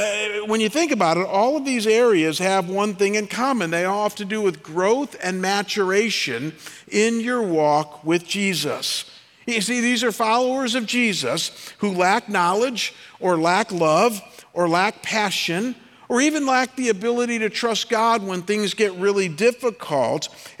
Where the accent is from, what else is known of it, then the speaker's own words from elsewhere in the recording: Cleveland, Ohio, United States; And as you guys know, I'm from Cleveland, and so I'd been looking forward to the game all day.